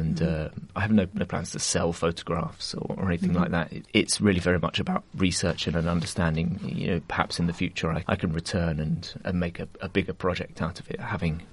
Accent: East of England, United Kingdom; I grew up in East Anglia in England

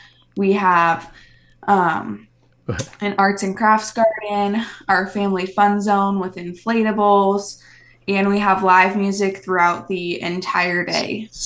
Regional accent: Gilbert, Iowa, United States; So I've been Gilbert born and raised, and it's still my hometown.

